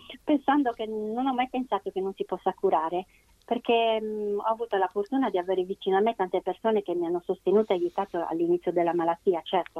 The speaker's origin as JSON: {"language": "Italian", "town": "Nurri", "region": "Sardinia", "country": "Italy", "lives_now": "Isili, Italy", "said": "Allora, io sono di Nurri, ma abito a Isili da 18 anni."}